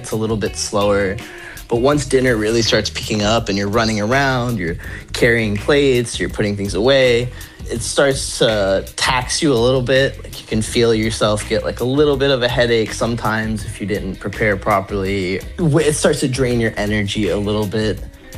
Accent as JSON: {"language": "English", "region": "Virginia", "country": "United States", "tie": "born or raised there", "said": "that sense of community that I had growing up in Virginia with my family and with the mosques and everything."}